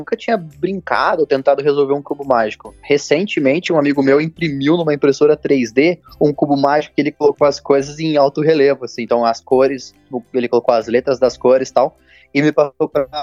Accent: Curitiba, Paraná, Brazil; born there; also born or lived in Cascavel; Nasci em Curitiba e já estive em vários lugares. Agora, esses dias eu tava fazendo uma lista de todos os lugares que eu já morei, mas eu nasci em Curitiba.

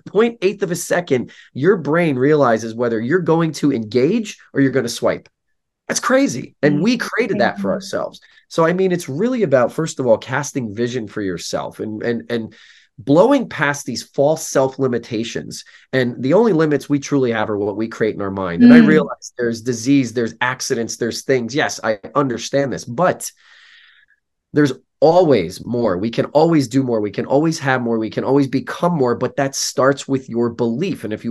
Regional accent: New Jersey, United States; I grew up in Northern New Jersey and people say, wow, you're always so positive.

